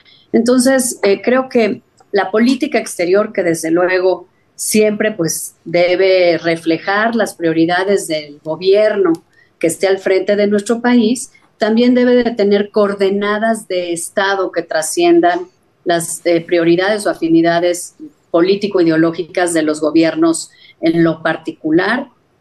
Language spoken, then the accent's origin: Spanish; Mexico; Pero como mexicanos creo que también estamos obligados a hacer una reflexión